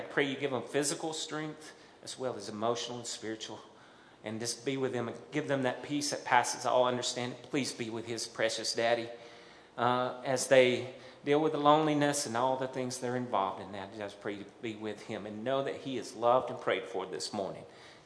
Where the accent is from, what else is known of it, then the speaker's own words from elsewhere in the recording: Geraldine, United States; now in Tokyo, Japan; But I'm from this area. Actually, I'm from Geraldine. Actually, I'm from the suburbs of Geraldine. Amen. I'm from New Harmony, that area out that way. And I grew up here.